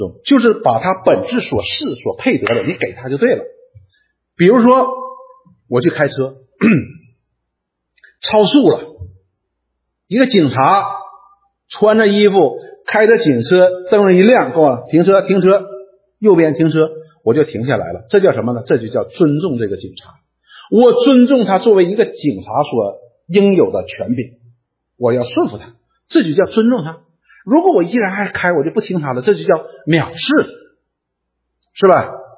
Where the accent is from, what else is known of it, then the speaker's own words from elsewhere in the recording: Northeast China, China; accent: Northeastern Mandarin; 用我们东北话讲的话就是不服